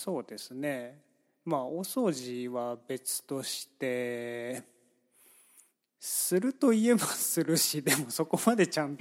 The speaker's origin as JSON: {"language": "Japanese", "region": "Saitama", "country": "Japan", "tie": "born or raised there", "lives_now": "United States", "said": "あの埼玉の自分の実家だと除夜の鐘とかには行くし、"}